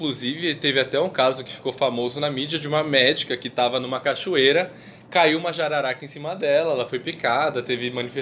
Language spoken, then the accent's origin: Portuguese; Ribeirão Preto, São Paulo, Brazil; now in São Paulo, Brazil; eu vim de Ribeirão, então tô muito feliz trazendo um pouco das minhas origens aqui pra São Paulo.